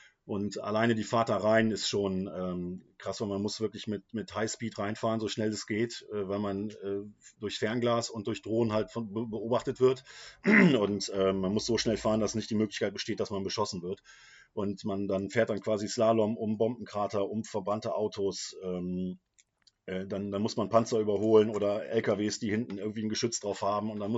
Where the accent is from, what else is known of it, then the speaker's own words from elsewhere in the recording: Germany; weil ich natürlich als Deutscher da oben dann auch aufgefallen bin.